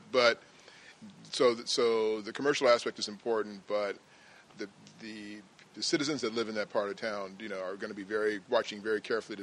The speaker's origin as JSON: {"language": "English", "town": "La Mesa", "region": "California", "country": "United States", "tie": "born or raised there", "said": "I know. I grew up in La Mesa, so I know."}